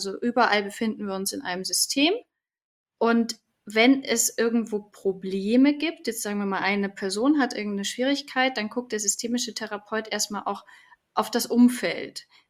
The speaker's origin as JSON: {"language": "German", "town": "Munich", "region": "Bavaria", "country": "Germany", "tie": "born or raised there", "said": "bin aus München schon immer gewesen. Ich habe mal einen kurzen Ausflug nach Heidelberg gemacht, da habe ich meinen Master gemacht, aber ansonsten bin ich sehr verwurzelt hier in München."}